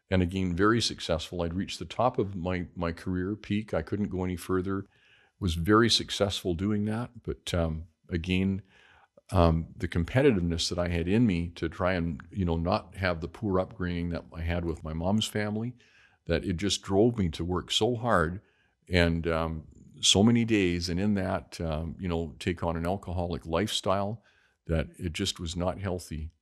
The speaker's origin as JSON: {"language": "English", "town": "Terrace", "region": "British Columbia", "country": "Canada", "tie": "born or raised there", "said": "So we grew up very poor. Growing up in Terrace was a challenge at the time. It was a very redneck logging community, and people were very not accepting in white culture Native Indian people."}